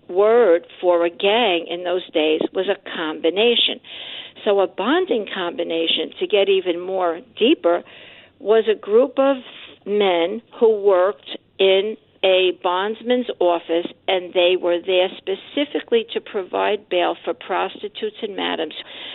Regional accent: New York, United States; And when I say rural, I'm a New Yorker, so everybody like west of Jersey is rural.

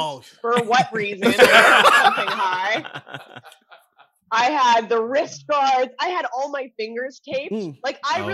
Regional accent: Orono, Ontario, Canada; I am from this very, very small town, like 2.5 hours outside of Toronto.

